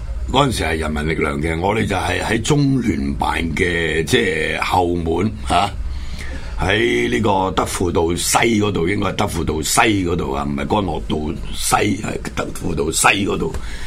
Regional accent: Hong Kong; 我哋作为一个香港人

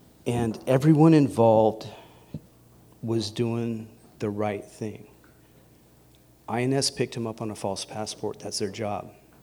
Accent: Chad; English is a second language; I was a math professor in Chad. It's like, you're from where? I'm from Chad.

